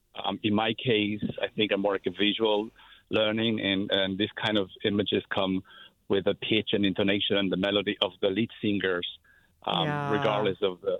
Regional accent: Ecuador; English is a second language; I am originally from Ecuador, and I grew up without speaking any English.

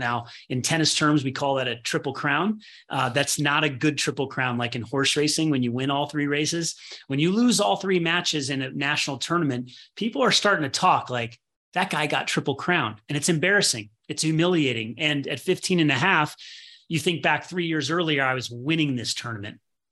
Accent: Midwest, United States; born there; And he ended up teaching tennis in the Midwest, and I was born in the Midwest, and I had a racket in my hand at a young age

